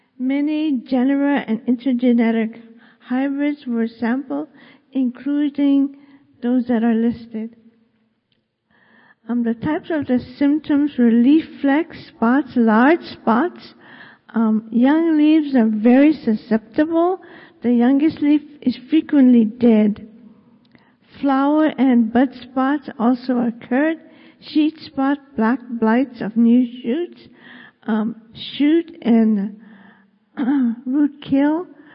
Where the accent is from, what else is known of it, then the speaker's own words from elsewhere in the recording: Kona, Hawaii, United States; I'm from Kona. I grew up in a coffee plantation.